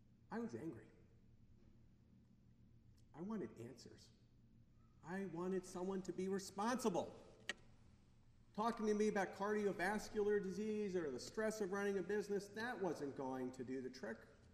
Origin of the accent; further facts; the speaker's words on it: New York, United States; born there; I was born in 1964 in Westchester County, New York.